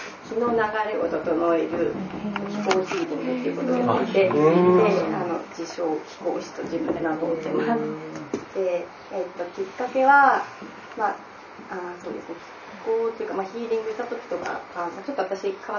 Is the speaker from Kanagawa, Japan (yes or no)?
no; Asahikawa, Hokkaido, Japan; 北海道旭川市から来ました。